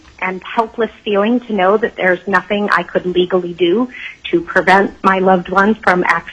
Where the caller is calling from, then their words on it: Anchorage, Alaska, United States; I'm calling from Anchorage, zip code 99516.